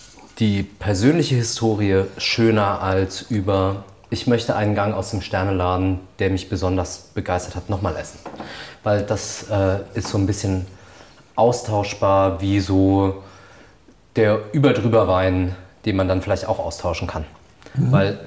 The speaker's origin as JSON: {"language": "German", "region": "Rhineland-Palatinate", "country": "Germany", "said": "Gibt es manchmal bei uns in der Pfalz so einen kleinen Vorspeisenteller mit Pfälzer Spezialitäten."}